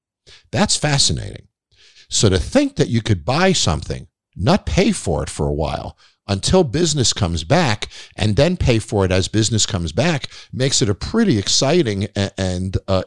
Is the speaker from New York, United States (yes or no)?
yes; New York, United States; I grew up on Long Island. We used to take boats over to Connecticut from Long Island